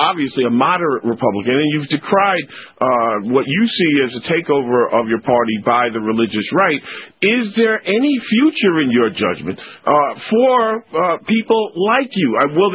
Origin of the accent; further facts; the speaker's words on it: Bridgeport, Connecticut, United States; I grew up in Bridgeport.